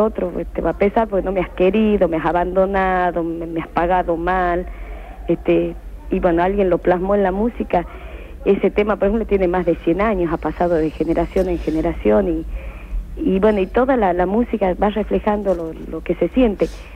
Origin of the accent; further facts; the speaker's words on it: Jujuy, Argentina; Sí, no, somos de la quebrada, sí. Somos jujeñas, esencialmente.